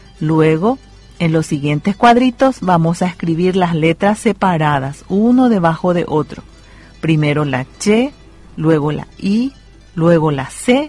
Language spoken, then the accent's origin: Spanish; Paraguay; Somos paraguayos y por eso somos felices.